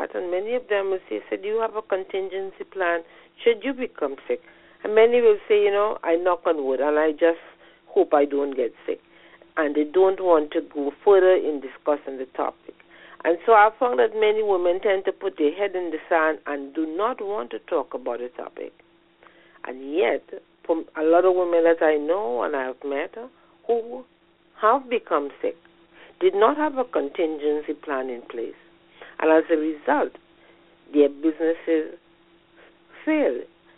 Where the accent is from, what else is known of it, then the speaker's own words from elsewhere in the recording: Trinidad & Tobago; now in Canada; I'm a woman from Trinidad and Tobago. I live in Canada, and I'm an educator.